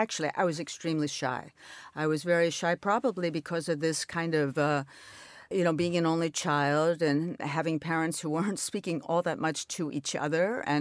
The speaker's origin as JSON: {"language": "English", "region": "New York", "country": "United States", "tie": "born or raised there", "said": "I'm an only child. I grew up in New York. My mother was Polish. I knew that. My father, French."}